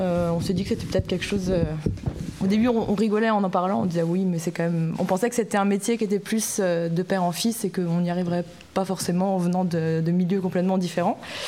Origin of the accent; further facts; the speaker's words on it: Brittany, France; moi, je suis originaire de la baie de Morlaix